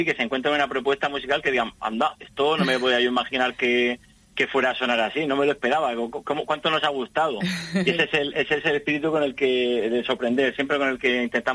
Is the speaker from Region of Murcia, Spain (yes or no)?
yes; Region of Murcia, Spain; accent: Murcian; Sí, es de por ahí de Murcia.